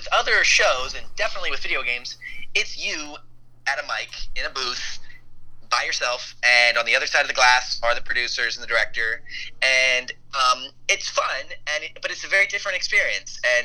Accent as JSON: {"language": "English", "town": "Manhattan", "region": "New York", "country": "United States", "tie": "born or raised there", "said": "And I grew up in Manhattan, and as you can tell, I don't really have an accent because I actually went to a speech pathologist when I was a kid."}